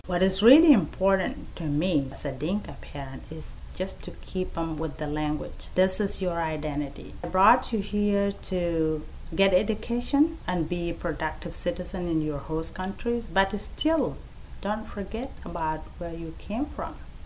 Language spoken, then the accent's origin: English; Sudan; moved away as an adult; now in Des Moines, United States; I am from Sudan originally. I came to the U.S. in 1998 because of the war in Sudan.